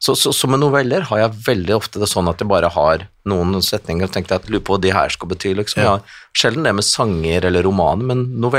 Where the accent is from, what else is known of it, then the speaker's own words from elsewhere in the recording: Kongsvinger, Innlandet, Norway; Jeg tror ikke du kan se på meg at jeg er fra Kongsvinger, for å si det på den måten.